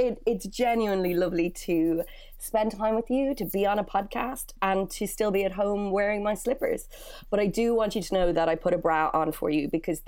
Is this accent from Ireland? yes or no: yes; Dublin, Leinster, Ireland; I'm from Dublin. I am a Dublin city chick, born and bred. So I grew up in a place called Glasnevin.